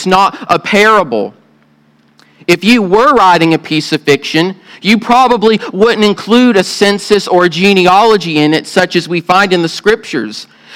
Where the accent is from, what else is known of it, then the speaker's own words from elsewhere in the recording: the South, United States; accent: southern; I probably butchered with my southern accent